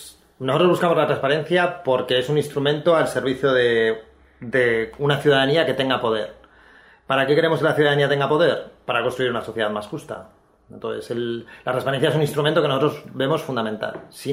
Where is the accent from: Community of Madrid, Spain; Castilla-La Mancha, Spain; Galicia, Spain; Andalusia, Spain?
Castilla-La Mancha, Spain; Cuenca; moved away as an adult; now in Valencia, Spain; las casas colgadas de Cuenca, que es mi ciudad natal y donde me crié hasta los 18 años que me vine para Valencia.